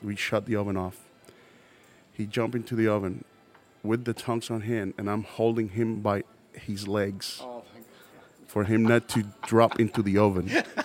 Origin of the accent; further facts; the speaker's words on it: Puerto Rico; born there; like I said, I was born in Puerto Rico. Latin Caribbean cuisine is what we go for at the house